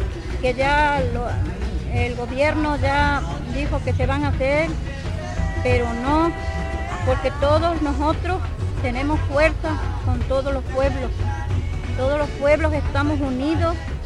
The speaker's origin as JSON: {"language": "Spanish", "town": "Tlaltetela", "region": "Veracruz", "country": "Mexico", "said": "Yo soy de Tlaltetela."}